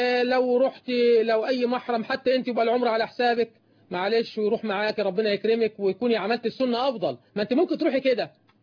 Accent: Egypt

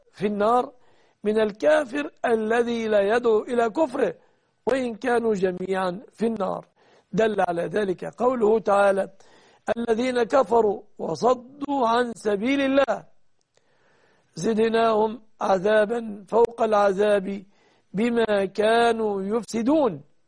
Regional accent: Egypt; بلادنا مصر

